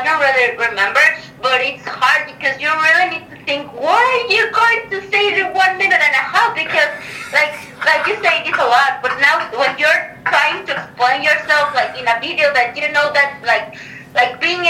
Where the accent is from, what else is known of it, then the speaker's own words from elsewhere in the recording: Mexico City, Mexico; Yeah, I'm from Mexico City.